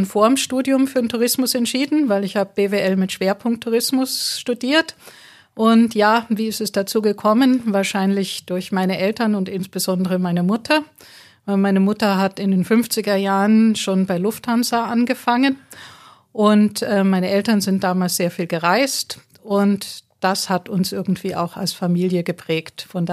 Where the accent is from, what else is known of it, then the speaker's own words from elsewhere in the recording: Munich, Bavaria, Germany; ich bin in München groß geworden, in der Nähe vom alten Flughafen Riem.